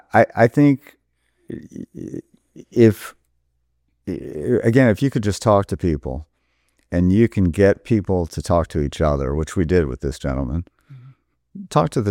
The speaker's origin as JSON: {"language": "English", "region": "the South", "country": "United States", "tie": "born or raised there", "said": "now, I grew up in the South. Did I understand that this kind of attitude existed?"}